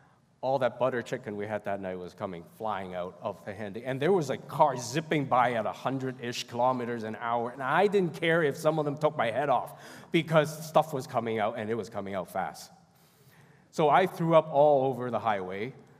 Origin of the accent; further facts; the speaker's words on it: Hong Kong; I grew up in Hong Kong, you couldn't drink tap water.